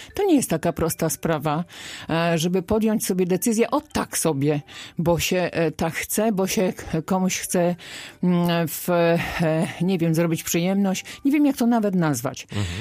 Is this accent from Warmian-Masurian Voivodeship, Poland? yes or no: no; Trzebiechów, Lubusz Voivodeship, Poland; zresztą się urodziłam w Trzebiechowie, mieszkam całe życie w Trzebiechowie